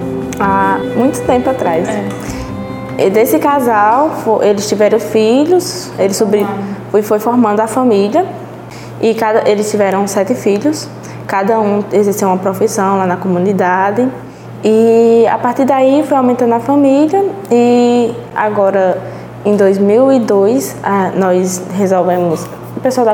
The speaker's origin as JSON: {"language": "Portuguese", "town": "Porto Alegre", "country": "Brazil", "said": "de Porto Alegre. Sítio Sobrado, comunidade quilombola, né?"}